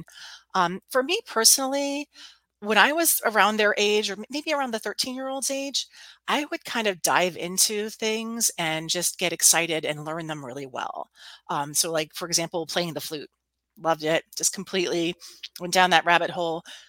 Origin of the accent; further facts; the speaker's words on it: Pittsburgh, Pennsylvania, United States; I'm from Pittsburgh, Pennsylvania, and was going to the local university, Duquesne University here for music ed.